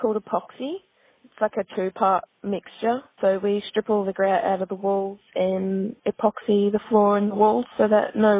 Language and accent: English; New Zealand; I am originally from New Zealand, lived here for 8 years now.